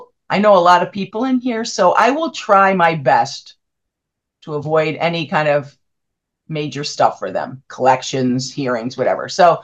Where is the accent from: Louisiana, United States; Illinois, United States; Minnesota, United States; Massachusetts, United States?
Massachusetts, United States; now in California, United States; it's California. I'm from Massachusetts, so you don't heat a pool. You jump in cold water, but out here, people don't like to jump in cold water.